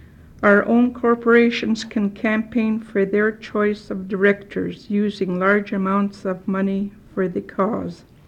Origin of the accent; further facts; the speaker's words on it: United States; pride to be an Indian. I, however, disagree with the way our corporations operate by state laws. Being Indian, it should be run our way.